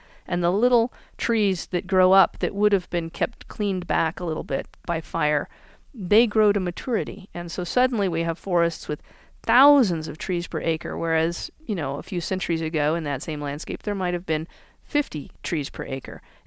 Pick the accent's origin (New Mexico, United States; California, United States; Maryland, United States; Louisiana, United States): New Mexico, United States; Santa Fe; Okay, so I grew up right here in Santa Fe and outside of Santa Fe.